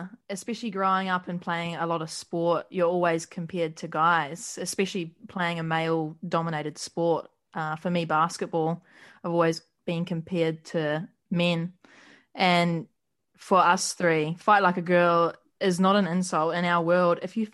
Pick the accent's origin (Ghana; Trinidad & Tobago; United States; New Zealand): New Zealand; moved away as an adult; now in Australia; I'm 23 from New Zealand. Grew up playing basketball.